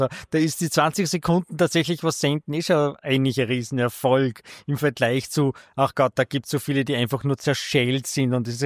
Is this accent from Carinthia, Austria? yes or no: no; Styria, Austria; also der Erzberg bei uns in der Steiermark schaut auch ganz so rötlich aus